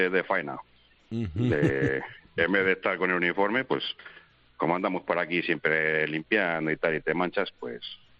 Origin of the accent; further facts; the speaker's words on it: Íscar, Castile and León, Spain; No, de aquí, del pueblo.